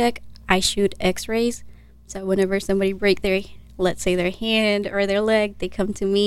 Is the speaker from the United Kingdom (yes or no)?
no; Nepal; English is a second language; moved away as an adult; now in United States; So I am from Nepal. I was born and raised there, and I came to the United States when I was 18.